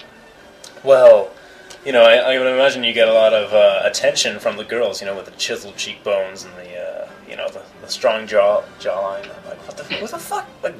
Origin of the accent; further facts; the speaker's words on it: United Kingdom; I'm from Britain. I say it that kind of way, I'm kind of confused, like, why would you think I'm from Belgium?